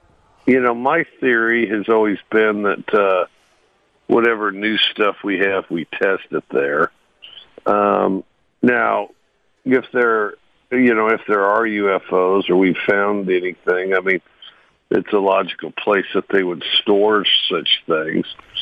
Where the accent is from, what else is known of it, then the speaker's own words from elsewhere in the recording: Cody, Wyoming, United States; I grew up in Cody, Wyoming.